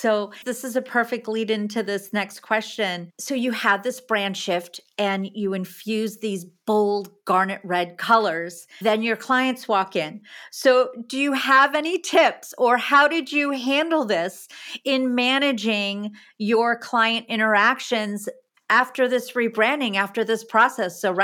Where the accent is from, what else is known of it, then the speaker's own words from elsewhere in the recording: Freehold, New Jersey, United States; So I grew up in Freehold in a ranch.